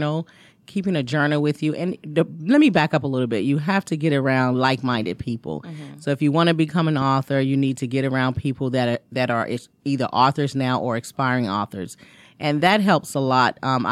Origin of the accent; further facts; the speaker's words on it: Washington, District of Columbia, United States; now in Raleigh, United States; We're going to be doing D.C., which that is my hometown.